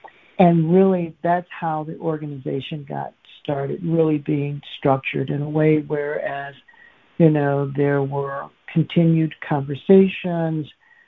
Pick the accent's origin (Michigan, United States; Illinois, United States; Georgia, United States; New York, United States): Michigan, United States; And I says, wow, well, I'm from Macomb County.